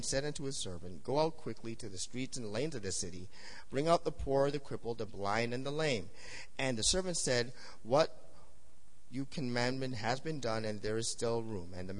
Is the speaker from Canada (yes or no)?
yes; Canada; I'm a Tim Hortons guy because I'm, you know, I'm Canadian